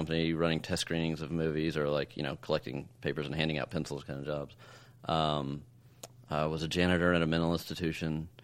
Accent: Texas, United States; maybe it's because I grew up in Texas and those kind of had Texas backdrops

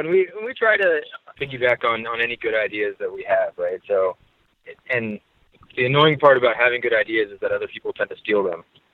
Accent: Tennessee, United States; also born or lived in Washington, D.C.; No, I'm from Tennessee originally.

